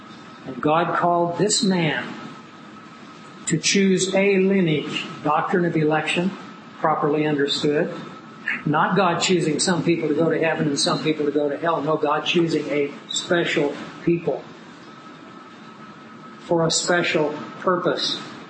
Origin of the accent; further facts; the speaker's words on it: Scotland, United Kingdom; See, I'm a Scot.